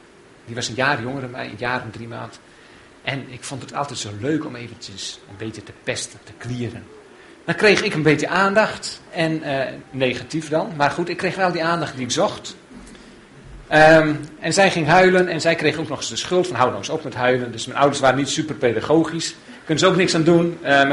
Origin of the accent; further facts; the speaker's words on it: Scharsterbrug, Friesland, Netherlands; ik ben geboren en getogen in Scharsterbrug.